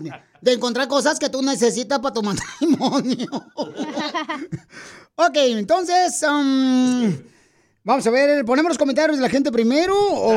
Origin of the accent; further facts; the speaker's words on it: Durango, Mexico; now in Los Angeles, United States; aquí venimos de Durango a Los Ángeles, Estados Unidos.